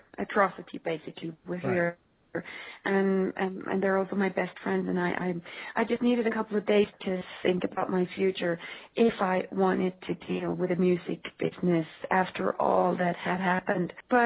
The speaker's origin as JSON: {"language": "English", "town": "Stavanger", "region": "Rogaland", "country": "Norway", "tie": "born or raised there", "said": "exactly the place where I grew up, Stavanger, Norway. So, you know, my childhood and my, you know, the fact that I grew up in Norway and lived there for 20 years"}